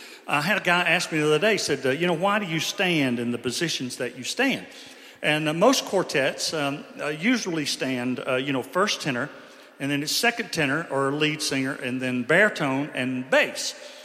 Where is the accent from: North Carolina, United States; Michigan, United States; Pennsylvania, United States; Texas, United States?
North Carolina, United States; Asheville; the great thing about being here in the mountains, not only is this my hometown, Asheville, this is my home church, and it's great being at home.